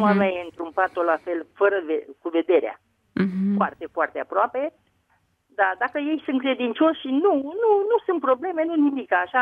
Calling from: Pitești, Argeș, Romania; de la Pitești.

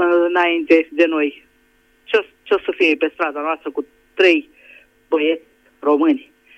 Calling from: Budapest, Hungary; vă sunt din Budapesta.

